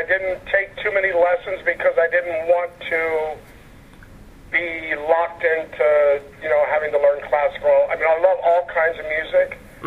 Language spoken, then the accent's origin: English; Miami, Florida, United States; born there; I was born in Miami, Florida.